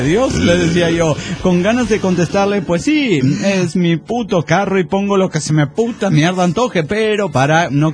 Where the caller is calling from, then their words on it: Montreal, Quebec, Canada; desde Montreal, Canadá.